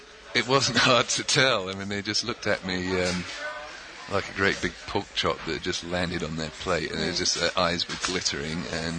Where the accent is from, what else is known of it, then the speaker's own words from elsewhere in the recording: England, United Kingdom; I mean, I come from England, which is a pretty drunken place